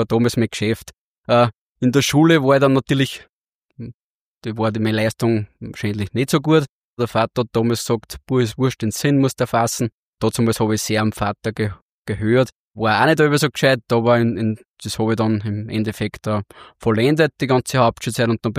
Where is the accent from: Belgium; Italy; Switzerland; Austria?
Austria; Upper Austria; Bin ein waschechter Oberösterreicher